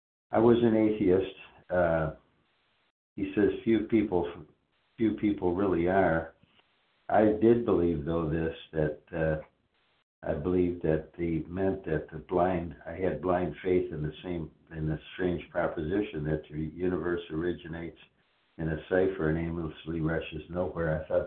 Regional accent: Florida, United States; Yep, I'm from Florida.

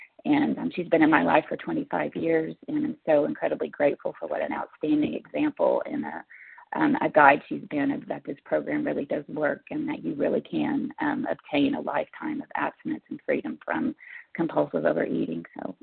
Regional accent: Oklahoma, United States; I am from Oklahoma.

